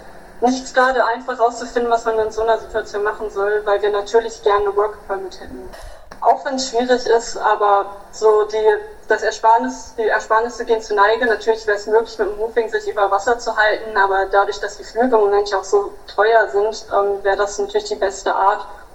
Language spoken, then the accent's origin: German; Hanover, Lower Saxony, Germany; wir wohnen in der Stadt, wir kommen aus Hannover in Niedersachsen und mein Bruder und meine Mutter wohnen zusammen in einer Zwei-Zimmer-Wohnung.